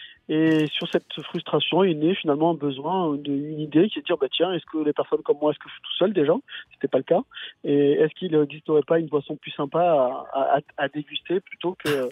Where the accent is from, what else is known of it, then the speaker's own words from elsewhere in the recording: France; on est des Français et les Français, on a du plaisir à boire des choses